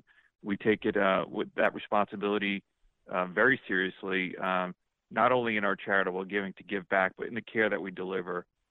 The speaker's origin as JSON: {"language": "English", "region": "East Coast", "country": "United States", "tie": "born or raised there", "lives_now": "St. Louis, United States", "said": "And I think most of the people that I grew up with on the East Coast don't know much about the Midwest or St. Louis, and they're learning it from me."}